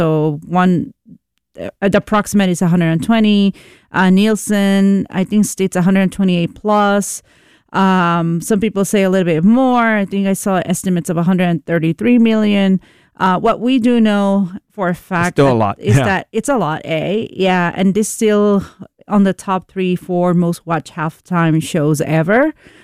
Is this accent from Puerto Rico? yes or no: yes; Puerto Rico; B, we are from Puerto Rico, so we were both a little excited or very excited to see some of the culture there.